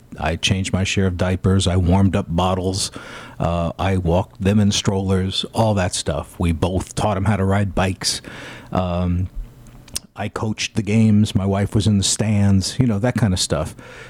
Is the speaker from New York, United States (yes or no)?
yes; New York, United States; We both came from a small town. We started dating in high school and broke up, got back. We're both from New York. I moved down to D.C. to go to school.